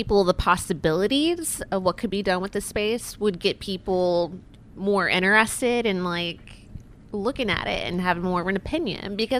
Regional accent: Louisiana, United States; I mean, yeah, I am. I am from Southern Louisiana.

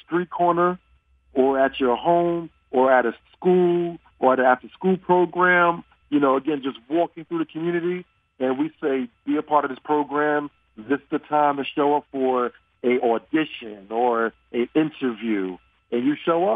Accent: Brooklyn, New York, United States; And I grew up in Bed-Stuy, Brooklyn, right?

